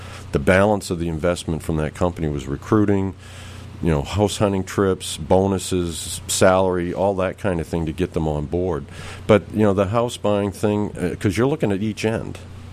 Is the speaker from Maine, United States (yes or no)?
yes; Brunswick, Maine, United States; also born or lived in Allagash / Fort Kent; now in Topsham, United States; Originally, I'm from Allegash, which, yes, for those of you out there, it is literally the end of the road. I was born in Fort Kent, and then I grew up in Brunswick, and my wife and I live in Topsom now.